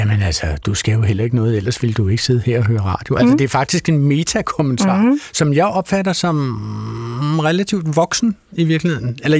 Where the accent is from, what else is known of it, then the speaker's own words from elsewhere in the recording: Sweden; Danish is a second language; now in Denmark; Jeg kommer fra Sverige, og i mine forløbige 13 år i Danmark